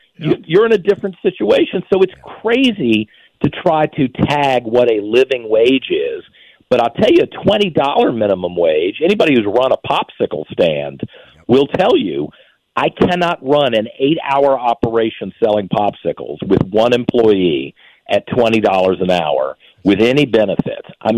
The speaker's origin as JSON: {"language": "English", "region": "Virginia", "country": "United States", "tie": "born or raised there", "said": "I grew up in Virginia."}